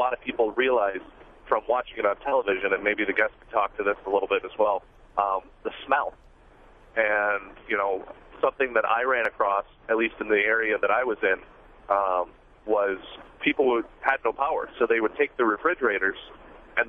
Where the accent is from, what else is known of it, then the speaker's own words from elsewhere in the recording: Louisiana, United States; born there; because I was born in Louisiana